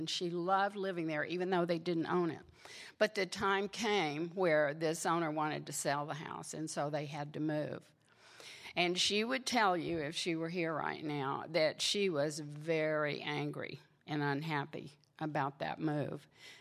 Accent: Mississippi, United States; And you hear, maybe some of you hear it in my voice, I grew up in Mississippi, okay?

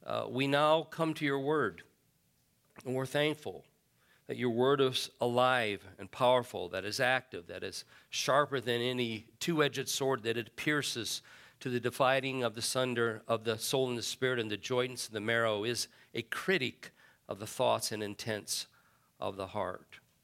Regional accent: Phoenix, Arizona, United States; because I grew up in Phoenix and I saw all this come to being.

